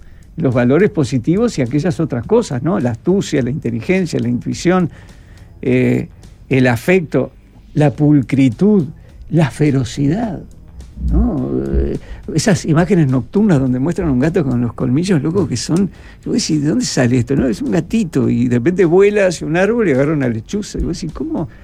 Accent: Trinidad, Flores, Uruguay; Yo que soy de Trinidad, y que a veces vos esperabas el diario

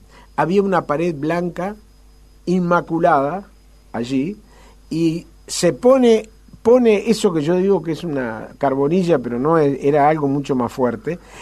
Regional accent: Montevideo, Uruguay; yo soy de Uruguay. ¿De qué ciudad de Uruguay? De Montevideo.

